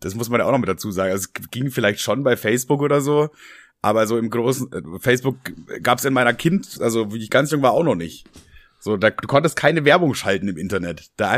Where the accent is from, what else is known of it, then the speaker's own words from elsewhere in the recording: Bavaria, Germany; damals gab es ja auch immer so Schüler-VZ oder Gimmi gab es bei uns in Bayern.